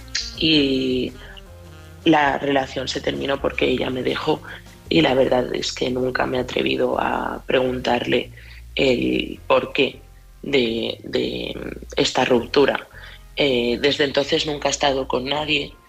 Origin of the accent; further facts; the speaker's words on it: Madrid, Community of Madrid, Spain; de Madrid.